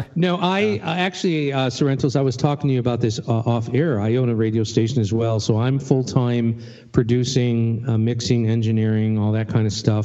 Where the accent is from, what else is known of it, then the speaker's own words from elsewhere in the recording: New York, United States; now in Canada; I'm born and bred in New York.